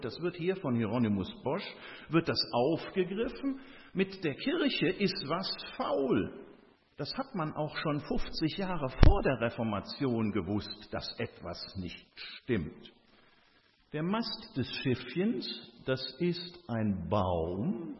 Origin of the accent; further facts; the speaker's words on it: Rhineland, Germany; Naja, und bei uns im Rheinland, ja, insbesondere in der Zeit vor Aschermittwoch, da trifft man die Narren häufiger.